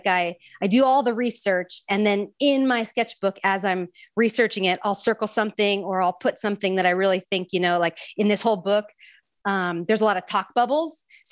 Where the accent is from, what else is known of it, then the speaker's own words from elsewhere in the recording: Huntington Beach, California, United States; And so like I'm from Huntington Beach down in Orange County, but my grandparents lived in LA. My parents are from LA.